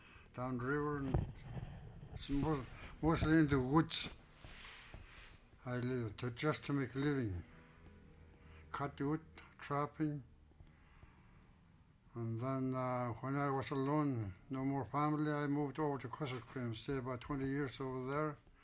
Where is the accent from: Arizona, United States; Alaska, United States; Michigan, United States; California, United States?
Alaska, United States; Holy Cross; also born or lived in McKinley Mountain; From Holy Cross. I raised in Holy Cross since 1900. I was born in McKinley Mountain, way over. And we lived in the woods all my life.